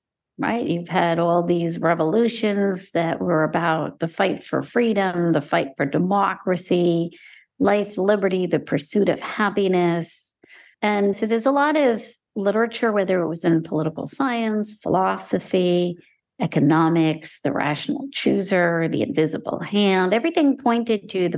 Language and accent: English; United States; I am somebody who grew up going blind. And I'm also Indian American.